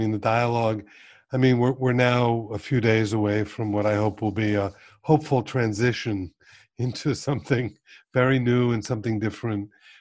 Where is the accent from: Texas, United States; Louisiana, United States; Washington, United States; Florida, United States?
Florida, United States; Miami Beach; You know, I grew up on Miami Beach, and, you know, Muhammad Ali won his fight on Miami Beach